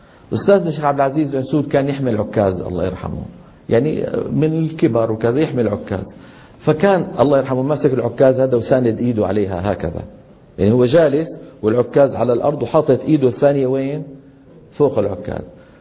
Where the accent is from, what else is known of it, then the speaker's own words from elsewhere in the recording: Damascus, Damascus Governorate, Syria; لما ينزل إلى دمشق اللي هي مدينتي أنا